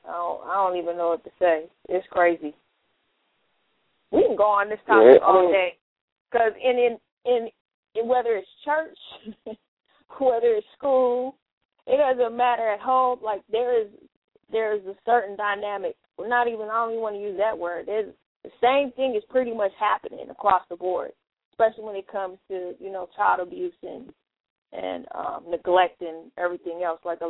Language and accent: English; Germany; I remember when I was growing up in Germany, my report card, I never got to carry my report card home.